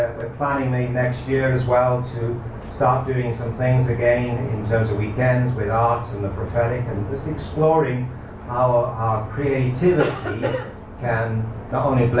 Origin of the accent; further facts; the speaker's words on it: Barry, Wales, United Kingdom; I'm not from Lancashire. I'm a South Walian. I was born in Barry.